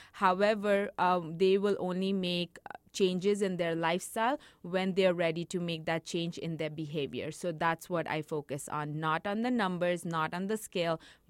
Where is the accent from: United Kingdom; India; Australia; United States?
India; So growing up, I grew up in India, but then I went to school in US.